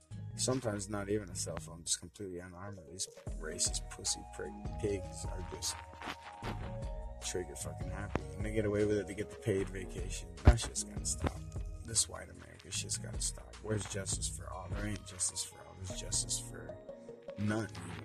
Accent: Miami, Florida, United States; I mean, I grew up in Miami. I'm grown in Miami. I was imported there and I was grown there, from Key Largo to West Palm Beach to my fucking Miami

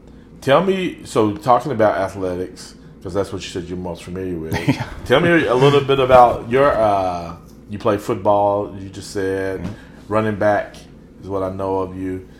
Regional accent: Guthrie, Oklahoma, United States; because I grew up in Guthrie, we always either 4A, then moved 5A.

